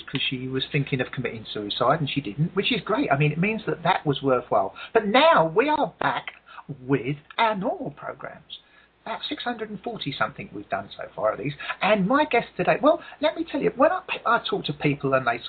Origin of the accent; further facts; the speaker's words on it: England, United Kingdom; And I say, well, I'm English.